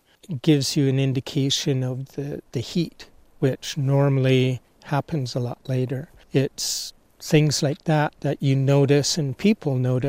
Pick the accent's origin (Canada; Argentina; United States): Canada; Merritt, British Columbia; I own and operate Zootman Guiding, and I'm originally from Merritt, British Columbia, Lower Nickel Indian Band.